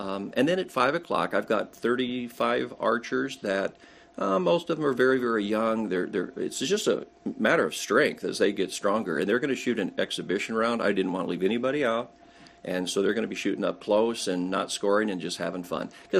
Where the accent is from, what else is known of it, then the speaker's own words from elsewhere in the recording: Mason City, Iowa, United States; I shot with her all the time growing up in Mason City, Iowa, and tremendous archer.